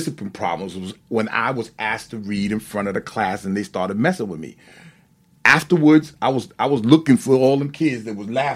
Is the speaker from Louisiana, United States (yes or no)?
no; New York City, New York, United States; accent: New York; Obviously, I sound like I'm from New York, you know, because that's different, right? You know what mm-hmm. I mean? Growing up in Brooklyn, New York, then, you know, I developed that, right?